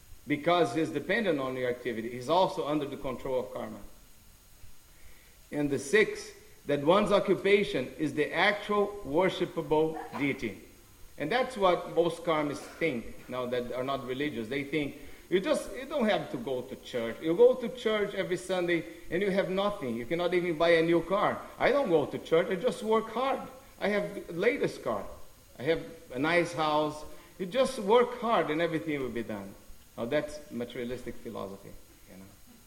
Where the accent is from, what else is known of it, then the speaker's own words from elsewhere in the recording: São Paulo, Brazil; now in United States; when I grew up in Sao Paulo, there was no snow, but there was a lot of hell.